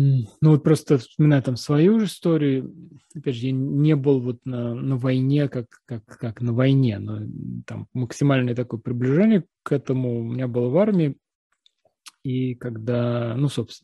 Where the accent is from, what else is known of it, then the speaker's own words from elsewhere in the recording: Russia; Вот я россиянин, вы украинка.